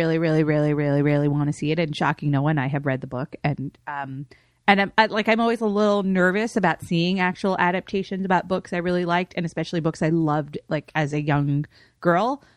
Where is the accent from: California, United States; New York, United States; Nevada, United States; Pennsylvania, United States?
New York, United States; which as a New Yorker, I'm like, meh.